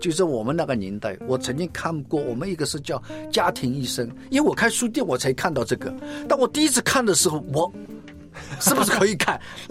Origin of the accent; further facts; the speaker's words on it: China; 尤其我们在国内长大的